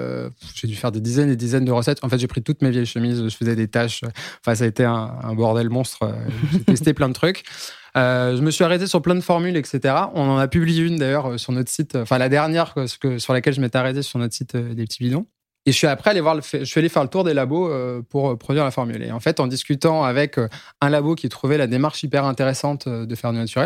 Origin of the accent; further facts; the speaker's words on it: Lyon, Auvergne-Rhône-Alpes, France; now in Paris, France; Alors donc … j'ai 33 ans, je suis originaire de Lyon. J'habite à Paris depuis quelques années maintenant